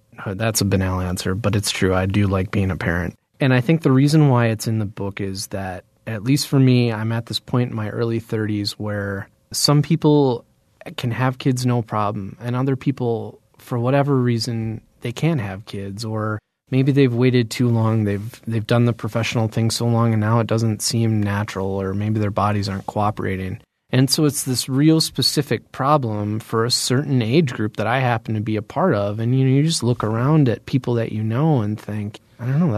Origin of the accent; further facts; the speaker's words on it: Eau Claire, Wisconsin, United States; growing up in Eau Claire, Wisconsin, which is, I would say, a upper middle class town, you know, it's pretty affluent.